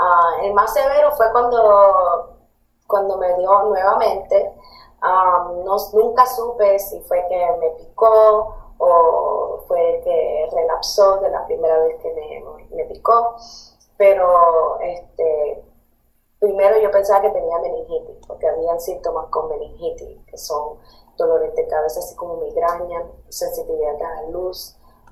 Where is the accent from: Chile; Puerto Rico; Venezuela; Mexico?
Puerto Rico; Trujillo Alto; moved away as an adult; Bueno, soy de Puerto Rico, de un pueblo que se llama Trujillo Alto. Ahora mismo estoy trabajando para seguros y canto también, y pues